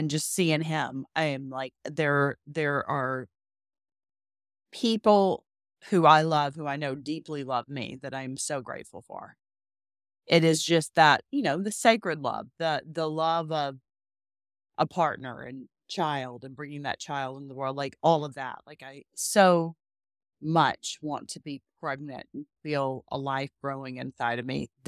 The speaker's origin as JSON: {"language": "English", "town": "Hattiesburg", "region": "Mississippi", "country": "United States", "tie": "born or raised there", "said": "I have done things I didn't even know existed growing up in Hattiesburg, Mississippi."}